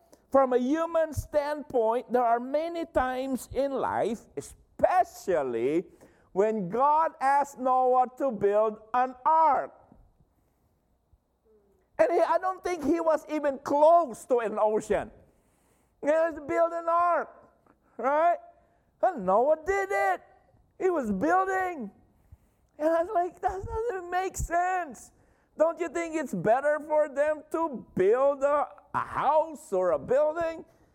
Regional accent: California, United States; I thought San Francisco was already north from us because we came from Southern Cal.

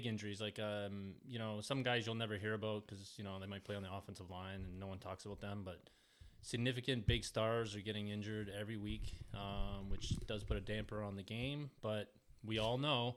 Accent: Canada; us being Canadian boys, we got to talk a little bit about hockey.

